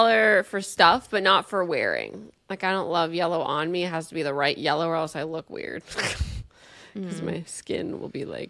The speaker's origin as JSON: {"language": "English", "region": "New Jersey", "country": "United States", "said": "I'm from New Jersey. What do you want from me?"}